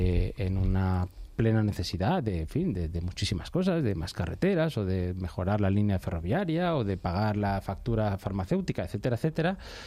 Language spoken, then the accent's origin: Spanish; Andalusia, Spain; Yo puedo estar de acuerdo porque también soy andaluz, porque voy mucho a Andalucía